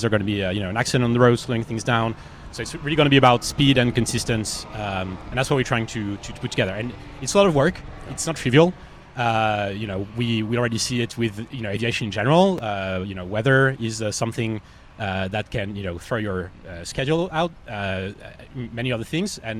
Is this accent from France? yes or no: yes; France; And I'm originally from France